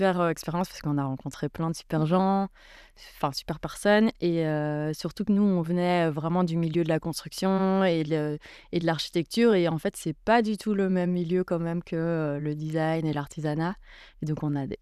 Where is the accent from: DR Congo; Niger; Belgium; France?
Belgium; Brussels, Brussels-Capital Region; Je suis née à Bruxelles, bruxelloise donc, et j'ai fait des études d'architecture.